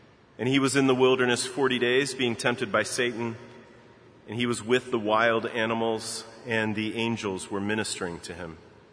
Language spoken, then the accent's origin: English; Baltimore, Maryland, United States; So as many of you know, I grew up in Baltimore